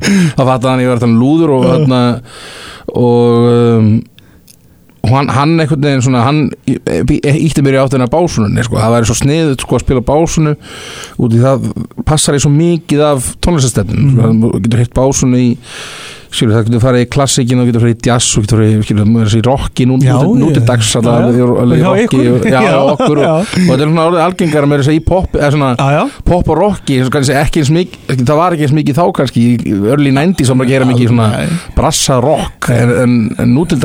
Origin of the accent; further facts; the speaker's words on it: Keflavík, Southern Peninsula, Iceland; Ég er úr Keflavík, já Jú